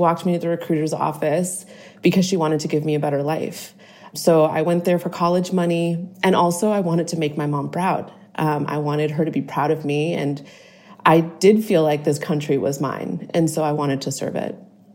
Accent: Boston, Massachusetts, United States; So I'm originally from Boston. My mom is an immigrant from Honduras

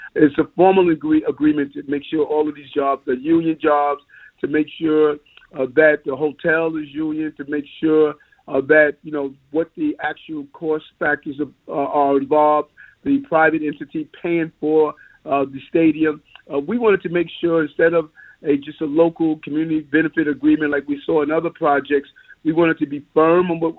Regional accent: New York, United States; I know that community well. I grew up in Queens. I remember the blighted condition.

